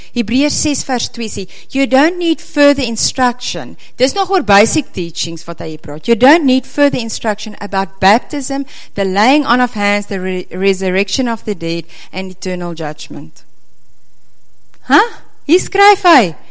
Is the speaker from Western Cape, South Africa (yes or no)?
yes; Western Cape, South Africa; Ek het in die Koue Bokkeveld groot geword